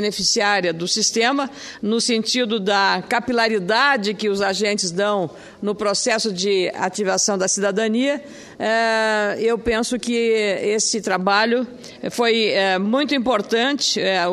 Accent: Rio Grande do Sul, Brazil; como gaúcha, me deixou extremamente feliz

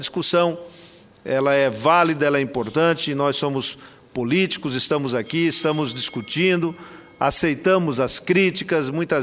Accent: Paraná, Brazil; Lá no interior do Paraná, onde eu nasci, onde eu vivi, eu nasci tenho 55 anos.

